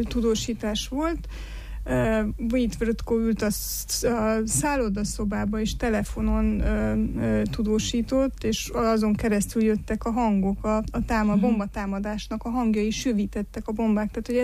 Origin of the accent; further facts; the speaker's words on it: Romania; Hogy valamilyen módon mi a háború peremén vagy mesdjéjén születtünk, nőttünk fel, és valóban mégis a délszláv háború, ami már a saját háborunk volt, és a mi generációnkat sorozták be, ölték meg, a mi generációnk lógta, próbált meglógni különböző indokokkal a katonaság elől, sőt a mi generációnk még sorkatona volt itthon Romániában